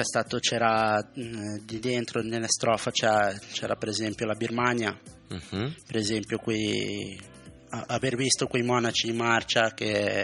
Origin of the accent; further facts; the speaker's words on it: Genoa, Liguria, Italy; poi noi che siamo di Genova